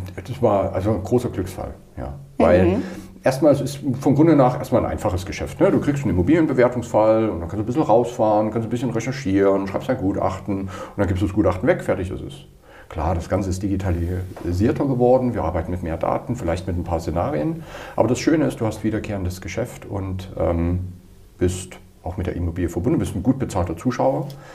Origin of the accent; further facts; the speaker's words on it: Saxony, Germany; ich bin in Sachsen groß geworden